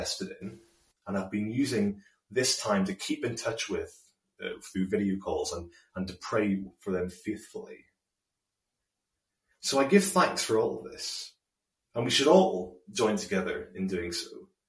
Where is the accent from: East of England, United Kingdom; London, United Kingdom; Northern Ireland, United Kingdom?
Northern Ireland, United Kingdom; Portadown; runs between Newry and my hometown of Portadown.